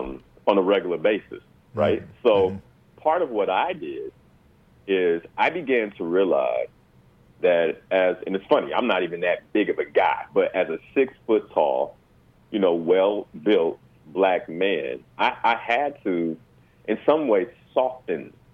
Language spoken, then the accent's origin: English; Chicago, Illinois, United States; And I'm from Chicago.